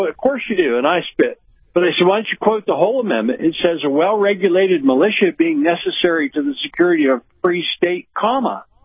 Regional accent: Pennsylvania, United States; But I'm from Pennsylvania, where they told me to swallow hard and choose the lesser of two evils.

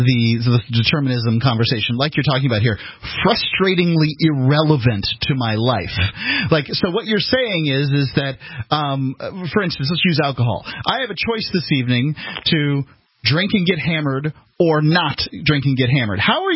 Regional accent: Bradenton, Florida, United States; Let's go to Billy calling in from my hometown of Bradenton, Florida.

